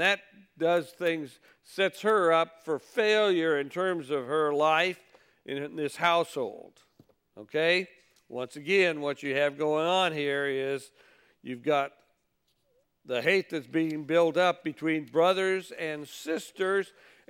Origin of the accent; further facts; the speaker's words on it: Kentucky, United States; Maybe if I was from Kentucky, which I was for 23 years down there.